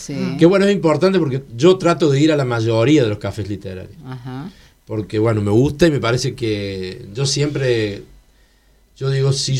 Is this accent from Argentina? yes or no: yes; Oncativo, Córdoba, Argentina; yo vengo de la ciudad de Oncativo, que está a 70 kilómetros de Córdoba capital.